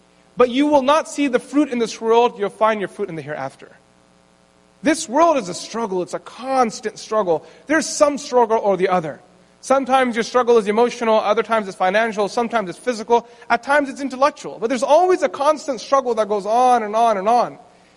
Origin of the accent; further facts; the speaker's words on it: Elizabethtown, Kentucky, United States; born there; I was born in Elizabethtown, Kentucky. And the public school that I went to, there weren't too many people of color there.